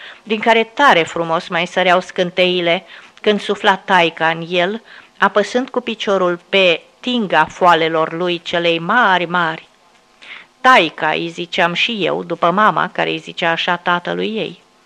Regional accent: Râturi, Bihor County, Romania; Din el făcea parte satul meu natal, pe atunci Râturi. Satul meu se găsește aproape de Beiuș, lângă drumul care duce la Stâna de Vale, dar așezat pe alt drum care duce la Talpe și Săliștea de Beiuș.

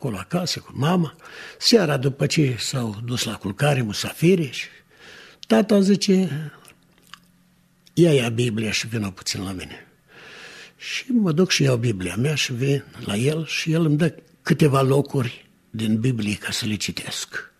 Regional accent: Verești, Suceava County, Romania; born there; M-am născut în Verești, județul Suceava.

